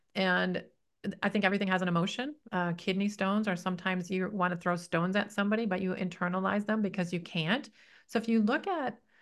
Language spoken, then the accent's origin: English; Detroit, Michigan, United States; I remember the first challenge with the egg was I grew up in Detroit.